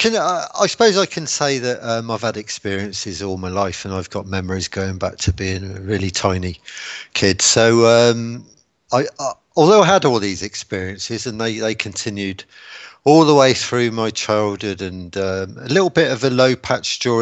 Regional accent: Bridgetown, Western Australia, Australia; born there; accent: Pommy; seventh generation Australian with a Pommy accent, and but I was born in Bridgetown in southwest Australia, and from a pioneering family. In fact, my ancestors were from Scotland, Ireland, Cornwall, those sorts of places.

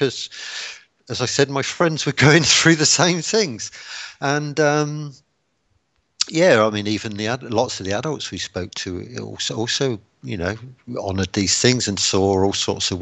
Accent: Bridgetown, Western Australia, Australia; born there; accent: Pommy; seventh generation Australian with a Pommy accent, and but I was born in Bridgetown in southwest Australia, and from a pioneering family. In fact, my ancestors were from Scotland, Ireland, Cornwall, those sorts of places.

